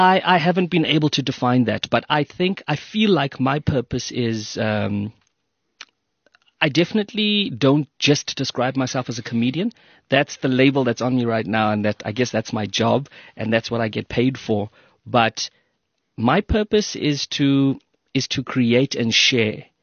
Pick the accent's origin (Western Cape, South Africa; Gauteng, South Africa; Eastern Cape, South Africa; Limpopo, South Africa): Eastern Cape, South Africa; Mthatha; No, I grew up in Mtata.